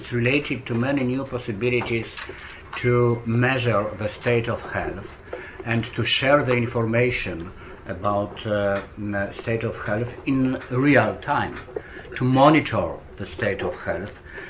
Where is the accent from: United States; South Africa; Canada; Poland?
Poland; I'm from Poland